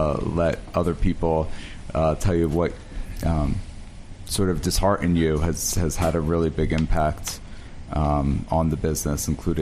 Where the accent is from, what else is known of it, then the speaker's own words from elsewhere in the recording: Cherry Hill, New Jersey, United States; Cherry Hill, New Jersey.